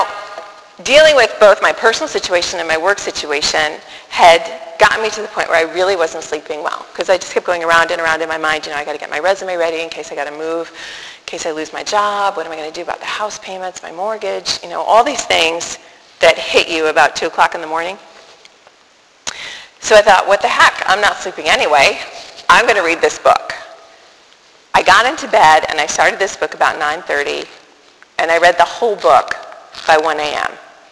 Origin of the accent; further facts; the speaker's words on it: New York City, New York, United States; born there; I'm a city person. I was born in New York City. I've lived in big cities my whole life.